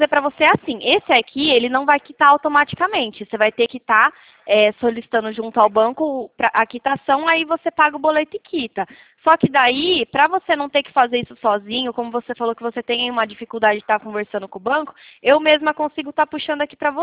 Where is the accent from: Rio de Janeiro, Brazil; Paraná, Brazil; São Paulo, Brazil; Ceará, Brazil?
São Paulo, Brazil; Bauru; Eu sou aqui de Bauru, né?